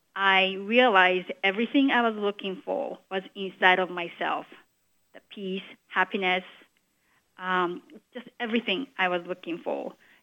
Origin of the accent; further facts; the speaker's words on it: Japan; I was born and raised in Japan, but I wasn't really introduced to the practices of Buddhism.